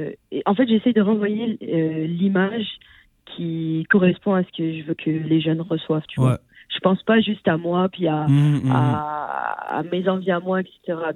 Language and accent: French; France; now in Canada; je connais pas la réalité actuelle de l'éducation dans les écoles et encore moins au Québec parce que j'ai grandi en France.